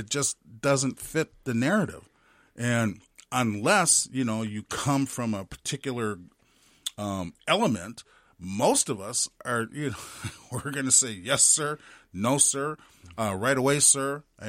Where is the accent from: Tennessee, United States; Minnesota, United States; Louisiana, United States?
Minnesota, United States; Minneapolis; I'm born and raised in Minneapolis and grew up in North Minneapolis.